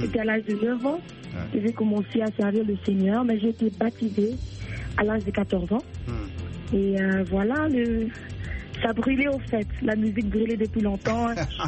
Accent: South Africa; J'ai grandi en Afrique du Sud, donc, ça a été pour moi très facile d'aimer les Sud-Africains. Ça fait depuis 2003 que je suis en Afrique du Sud.

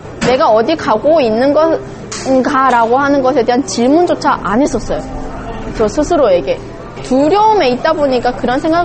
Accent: North Korea; now in South Korea; 학교에 들어가면 북한에서 왔다고 해서 왕따 당하진 않을까.

